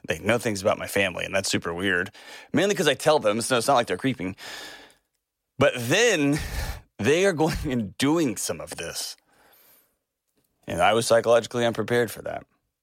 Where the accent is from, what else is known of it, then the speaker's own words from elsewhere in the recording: Texas, United States; I knew one thing growing up in Texas, and that's you don't fight Chicagoans because they'll kill you.